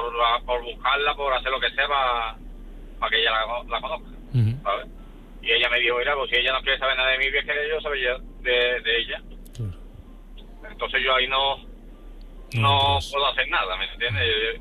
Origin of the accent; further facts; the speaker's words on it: Seville, Andalusia, Spain; yo soy de Sevilla